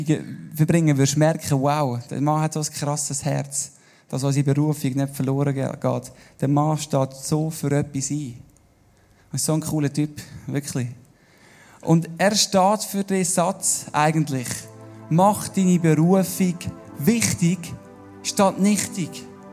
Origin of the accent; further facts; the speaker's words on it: Würenlos, Aargau, Switzerland; Ich bin aufgewachsen in Würenlos.